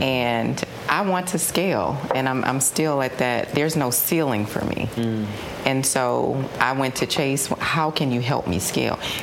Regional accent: Decatur, Georgia, United States; now in Atlanta, United States; I'm a fashion designer, based right here in Atlanta, born and raised in Decatur.

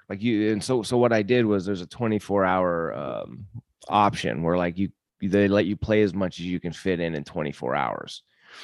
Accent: United States; I'm like, well, I'm from America.

